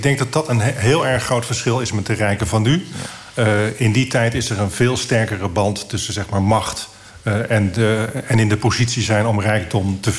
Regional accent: Wassenaar, South Holland, Netherlands; Ja, dat klopt. Ik kom uit Wassenaar. Vroeger zei ik altijd, ik kom uit Wassenaar dorp.

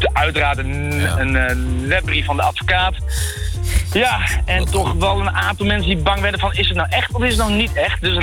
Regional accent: Gelderland, Netherlands; now in Achterhoek, Netherlands; Want ik kom hier oorspronkelijk niet vandaan. Ik kom hier van de Veluwe af.

